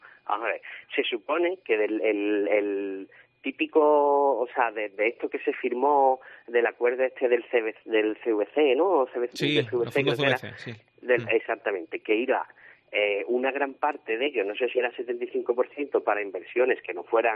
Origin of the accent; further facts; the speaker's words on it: Cádiz, Andalusia, Spain; yo soy cadista y gaditano